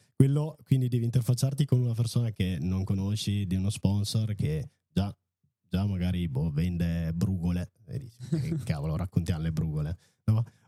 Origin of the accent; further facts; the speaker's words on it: Rovereto, Trentino-Alto Adige, Italy; Adesso ho 2 negozi a Rovereto e dai, sarà che sono di Rovereto